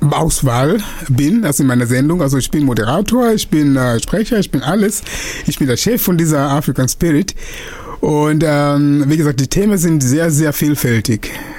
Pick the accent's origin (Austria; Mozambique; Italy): Mozambique; German is a second language; now in Germany; dann habe ich einige Freunde im Norden Mosambik, wo ich herkomme ursprünglich.